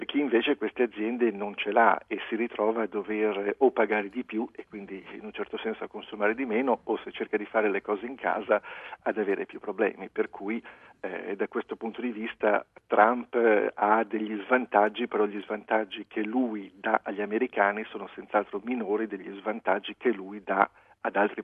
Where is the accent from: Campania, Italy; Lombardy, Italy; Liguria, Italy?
Liguria, Italy; noi che veniamo dalla Liguria e stiamo attenti ai prezzi